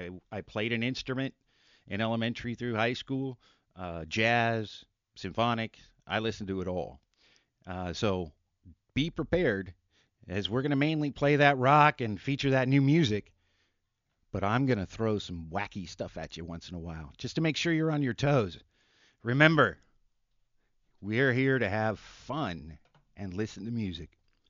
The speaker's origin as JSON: {"language": "English", "town": "Hayward", "region": "California", "country": "United States", "tie": "born or raised there", "said": "Growing up in Hayward, it was a lot of fun. And being so close to San Francisco, there were many opportunities to get in trouble."}